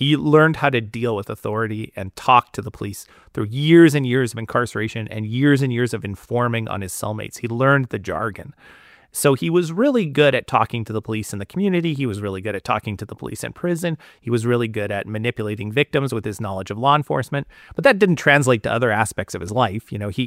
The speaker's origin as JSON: {"language": "English", "country": "Canada", "said": "I'm Canadian."}